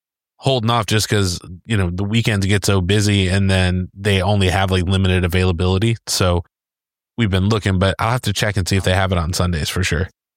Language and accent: English; Nashville, Tennessee, United States; And they were like, where are you from? Nashville.